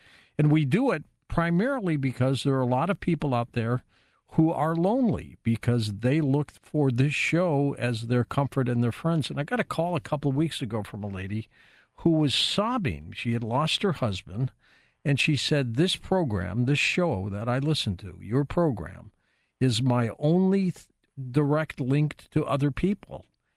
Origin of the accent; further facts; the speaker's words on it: Detroit, Michigan, United States; I grew up in Detroit and loved watching the Michigan Wolverines play their Saturday football games all the time.